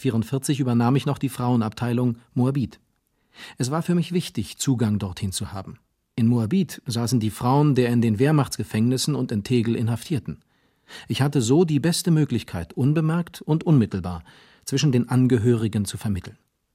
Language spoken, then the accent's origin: German; Brauchitschdorf, Lower Silesian Voivodeship, Poland; Ich bin auf dem Lande aufgewachsen. Mein Vater war Pastor in Brauchitschdorf in Schlesien, einem Heidedorf von 600 Einwohnern.